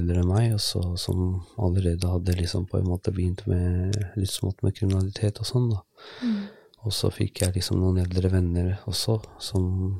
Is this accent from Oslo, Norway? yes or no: yes; Oslo, Norway; Jeg født og oppvokst i Oslo. Jeg i midten av 30-årene nå. Jeg har vokst opp litt forskjellig i Oslo. Så for det meste så har jeg bodd egentlig litt forskjellige steder i Oslo nå.